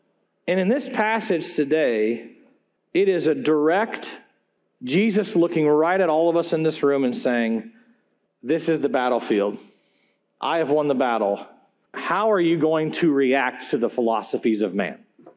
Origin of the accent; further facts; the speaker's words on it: Iowa, United States; I grew up like in Iowa. I didn't grow up like in crazy places now.